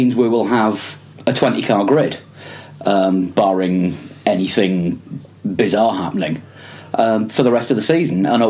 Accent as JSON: {"language": "English", "region": "Yorkshire and the Humber", "country": "United Kingdom", "said": "And being Yorkshire, I really do like a Yorkshire underdog."}